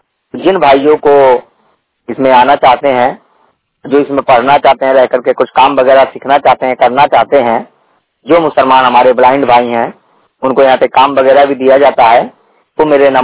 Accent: Maharajganj, Uttar Pradesh, India; 100% blind, मैं Maharajganj district Uttar Pradesh का रहने वाला हूँ।

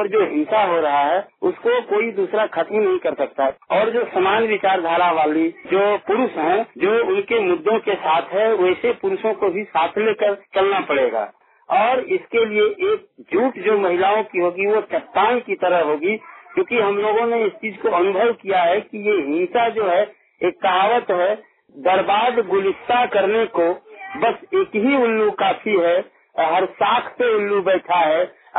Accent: Deoghar, Jharkhand, India; मैं देवघर का रहने वाला हूं

